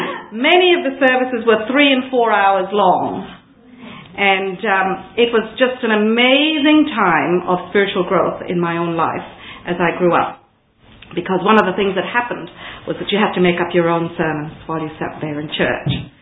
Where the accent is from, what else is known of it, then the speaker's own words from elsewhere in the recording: India; in a lot of places in India